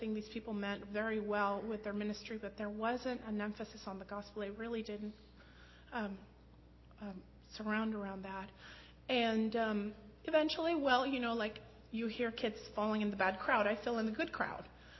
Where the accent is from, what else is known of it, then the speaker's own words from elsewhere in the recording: Lima, Peru; I am the oldest of four girls. I am from Lima, Peru, originally, in South America.